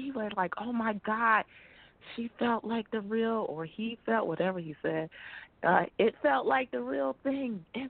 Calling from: Arizona, United States; from Arizona.

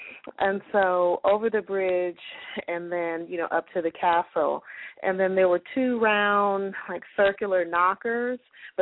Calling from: Charlotte, North Carolina, United States; Charlotte.

